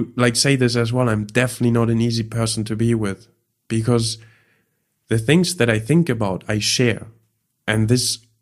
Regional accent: Düsseldorf, North Rhine-Westphalia, Germany; pretty much all the people that gave me shit were people from my hometown, Düsseldorf.

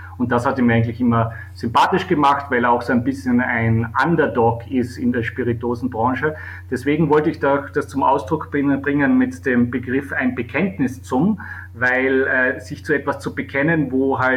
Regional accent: Carinthia, Austria; Das ist der Ort, wo ich aufgewachsen bin und wo ich jetzt mal den Sommer verbringe.

